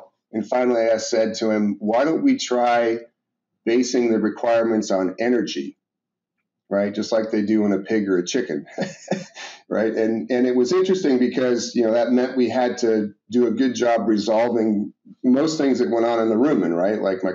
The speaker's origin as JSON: {"language": "English", "region": "Ohio", "country": "United States", "tie": "born or raised there", "said": "I grew up in Ohio on a small dairy farm."}